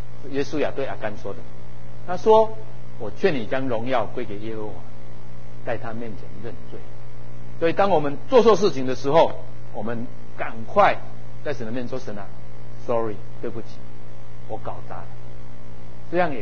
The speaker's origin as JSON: {"language": "Chinese", "country": "Taiwan", "said": "我们台湾人就很想说哪里哪里哈"}